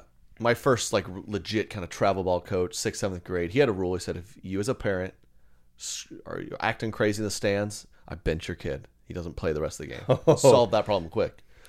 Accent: Oklahoma, United States; There's one of those right around where I grew up outside of Oklahoma City.

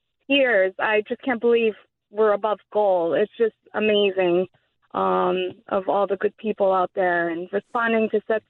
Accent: Canada; My dad's from Brantford. I'm originally from Canada

